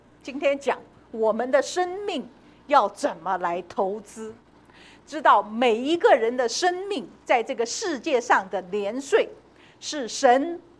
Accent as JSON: {"language": "Chinese", "country": "China", "said": "我们中国人都知道这个长远的价值的这个好处，所以中国人喜欢存钱，中国人喜欢买房地产。"}